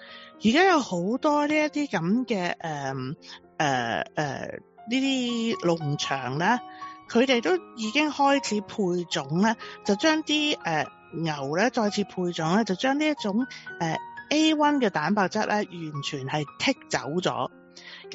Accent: China; 好似我哋中國人講嘅，就話太過毒啦，唔食得

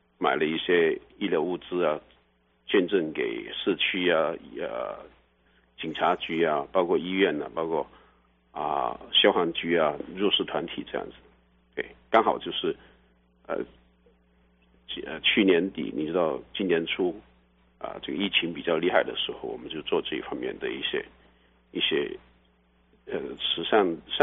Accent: Guangdong, China; now in United States; 因为我本身是潮汕人

